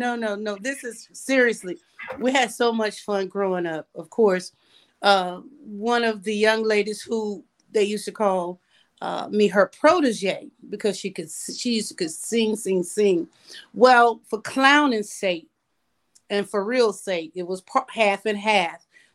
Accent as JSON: {"language": "English", "town": "Fort Pierce", "region": "Florida", "country": "United States", "lives_now": "Atlanta, United States", "said": "Well, I'm from South Florida. You ever heard of a small town called Fort Pierce? That is South Florida."}